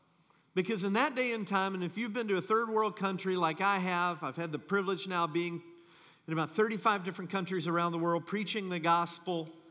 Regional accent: Kentucky, United States; And I get, being from Kentucky, you know, when you start traveling, it comes with a lot of jokes, believe you me.

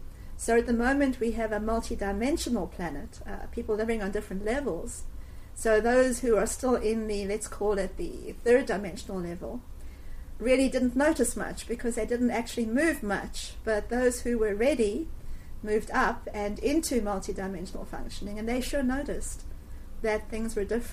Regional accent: South Africa; I come from South Africa

